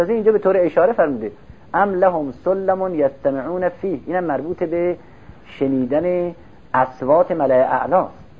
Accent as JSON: {"language": "Persian", "country": "Iran", "said": "لغت من خود لغت لبنانی بود و نمیشد تصور کنن که من مثلا ایرانی هستم و شیعه هستم."}